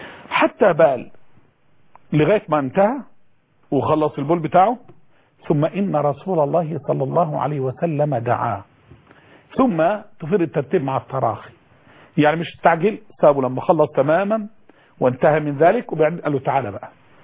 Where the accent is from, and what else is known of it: Egypt